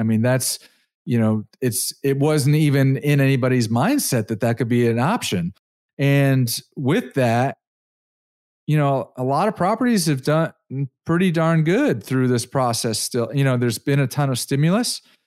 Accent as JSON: {"language": "English", "region": "Connecticut", "country": "United States", "lives_now": "Dallas, United States", "said": "And I'm an East Coast guy. I'm originally from Connecticut, but I've been here 10 years and I don't see it slowing down here."}